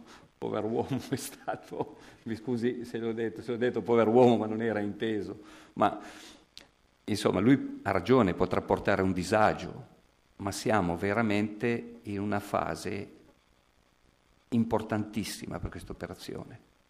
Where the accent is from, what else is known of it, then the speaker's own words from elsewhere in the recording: Turin, Piedmont, Italy; io mi rendo conto, da torinese, ripeto